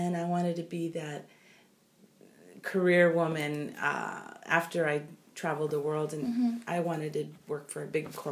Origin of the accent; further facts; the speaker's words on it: Santa Paula, California, United States; I was born here in Ventura County in the city of Santa Paula in March of 1961. So that makes me 52 years old. I've always been a Ventura County resident.